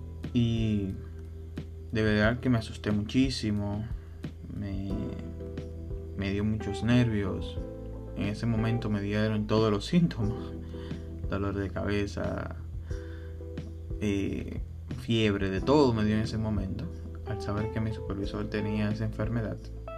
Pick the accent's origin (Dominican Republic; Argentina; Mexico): Dominican Republic; soy de la República Dominicana